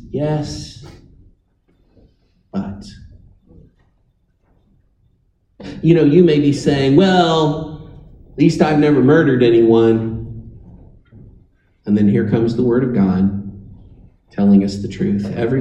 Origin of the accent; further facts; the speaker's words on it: United States; I'm a Christian, but I'm also an American, and we Americans, we love a good rebel.